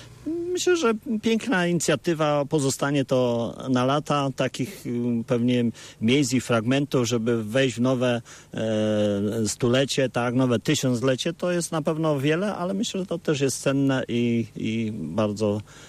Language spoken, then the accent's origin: Polish; Chrzypsko Małe, Greater Poland Voivodeship, Poland; ja się urodziłem w Chrzybsku Małym i niedaleko emigrowałem 2 kilometry do Chrzybska Wielkiego, tam mieszkam obecnie.